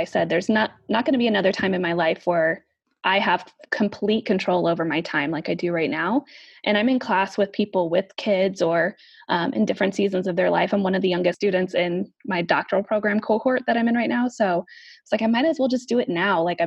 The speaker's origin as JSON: {"language": "English", "town": "Kansas City", "region": "Missouri", "country": "United States", "tie": "born or raised there", "also_born_or_lived": "Chicago, United States", "said": "I am a speech pathologist. I grew up in Kansas City, Missouri, and then I went to school at Missouri State, which is in Springfield, Missouri"}